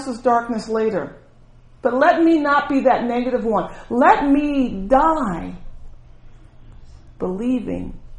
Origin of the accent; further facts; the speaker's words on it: United States; And honestly, I'm an American, but we barely know who was president during that time.